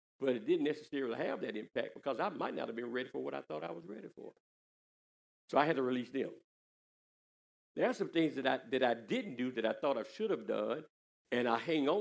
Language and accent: English; Collegeville, United States; I'm from Collegeville, and I probably shouldn't have said that, but I'm from Collegeville